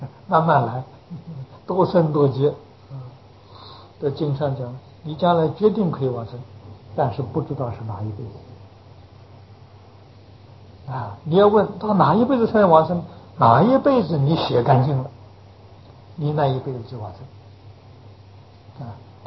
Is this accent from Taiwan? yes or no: no; China; 那就是我们中国人嘛